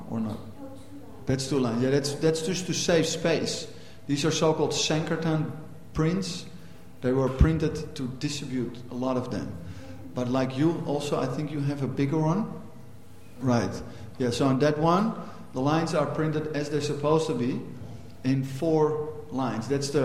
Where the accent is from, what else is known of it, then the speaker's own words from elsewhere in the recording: Netherlands; Like I'm from Holland, so many people, they have an opinion.